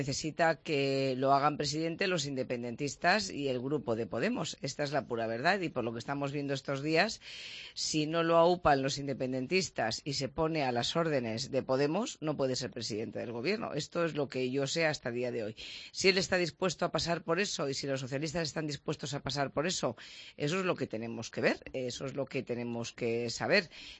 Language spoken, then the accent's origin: Spanish; Albacete, Castilla-La Mancha, Spain; estoy en los estudios de COPE de Albacete y encantada de estar aquí. En mi tierra y en mi ciudad también.